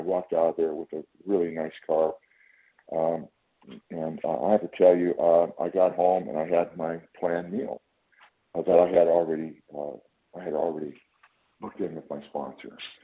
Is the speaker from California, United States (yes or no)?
yes; California, United States; I'm from California